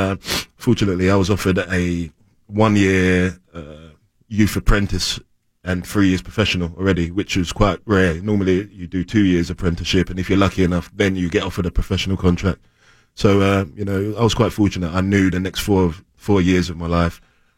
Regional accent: London, United Kingdom; I grew up in East London, which is only probably half an hour, 30 minutes away from North London.

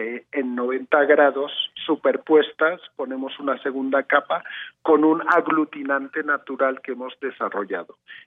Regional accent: Barcelona, Catalonia, Spain; now in Colombia; Yo soy de Barcelona.

